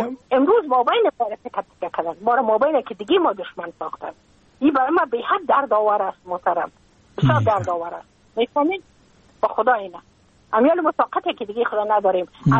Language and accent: Persian; Afghanistan; moved away as an adult; now in United States